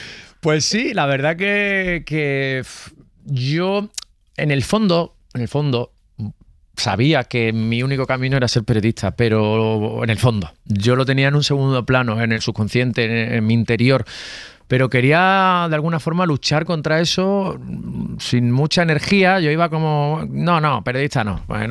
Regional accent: Andalusia, Spain; moved away; llevo ya muchos años sin vivir en mi tierra, en Andalucía, en Cádiz, en Sevilla, en la ciudad también en la que vivía, viven mis padres

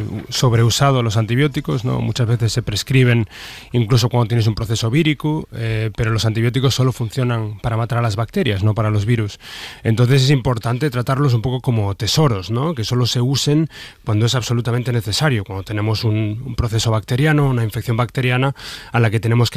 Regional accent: Galicia, Spain; Es un honor y un regalo viniendo de mi tierra.

